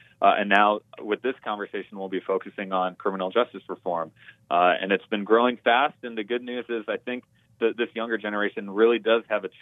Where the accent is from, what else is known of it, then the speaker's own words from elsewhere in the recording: Milwaukee, Wisconsin, United States; the vision for MAP originated from my experience growing up in Milwaukee as a musician.